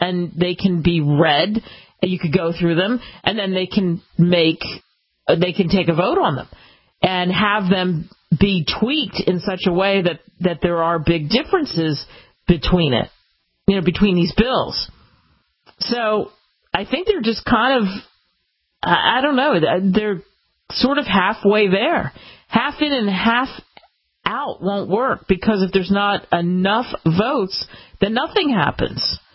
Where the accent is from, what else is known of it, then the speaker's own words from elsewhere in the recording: United States; And I remember the cab driver saying to me, I don't know why, where are you from, lass? America. Then by the time he heard my accent, oh, of course, going back to the U.S., eh? Yep.